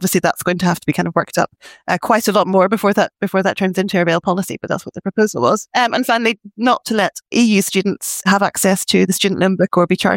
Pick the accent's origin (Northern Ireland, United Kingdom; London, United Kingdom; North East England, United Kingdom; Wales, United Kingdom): Northern Ireland, United Kingdom; Belfast; On Monday, I went to my hometown, Belfast, where I did my undergrad, in fact